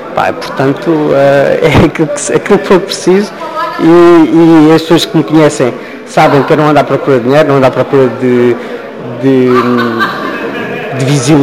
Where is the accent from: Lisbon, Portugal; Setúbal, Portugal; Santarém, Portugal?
Santarém, Portugal; Tramagal; moved away; eu posso estar do outro lado do mundo, continuo a participar, continuo a querer saber da minha terra. É uma das coisas que eu, sempre que vou a Tramagal